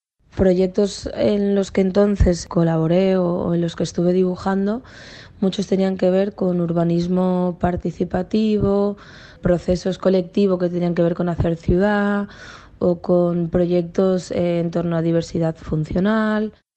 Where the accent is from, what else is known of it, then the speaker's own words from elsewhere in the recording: Seville, Andalusia, Spain; now in Barcelona, Spain; tengo familia italo-gallega, crecí en Sevilla y ahora mismo vivo en Barcelona.